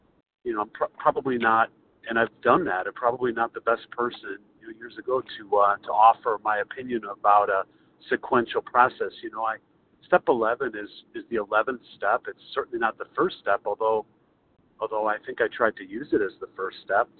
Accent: Chicago, Illinois, United States; recovered compulsive overeater. I'm from Chicago.

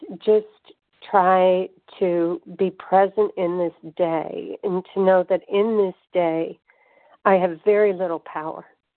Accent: New York, United States; I'm a food addict and overeater. I'm from New York.

